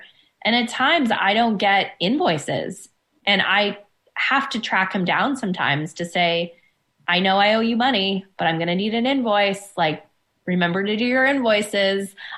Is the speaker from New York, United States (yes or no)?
no; Boston, Massachusetts, United States; And I have seen them, and I'm in an entrepreneurial group in my hometown in Boston with about 50 different women.